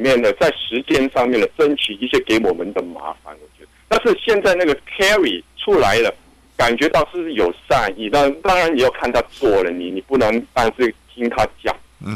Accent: China; 他们对我们中国人的伤害其实太大

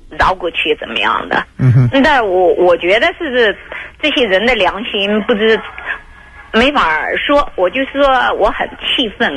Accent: China; 我从大陆来的

